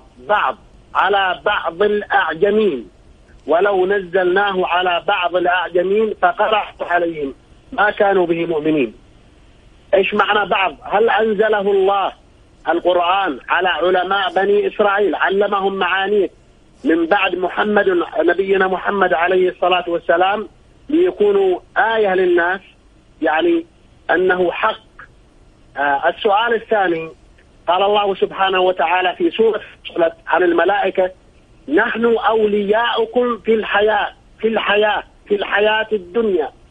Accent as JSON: {"language": "Arabic", "region": "Aden", "country": "Yemen", "lives_now": "Saudi Arabia", "said": "أنا من عدن من اليمن أتصل بك من السعودية."}